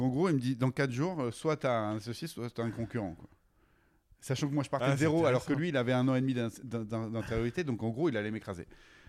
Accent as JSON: {"language": "French", "region": "Provence-Alpes-Côte d'Azur", "country": "France", "said": "pourquoi on ne fait pas ça chez nous en Provence on est une terre de vin depuis toujours"}